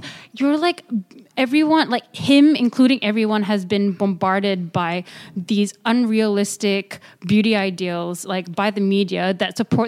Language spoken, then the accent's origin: English; Malaysia; I am from Malaysia.